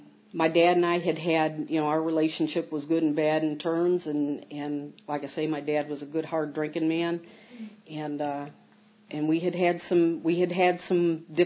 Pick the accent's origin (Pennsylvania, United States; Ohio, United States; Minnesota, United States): Ohio, United States; Toledo; I grew up around Toledo, Ohio, and I got married, and I got married right out of high school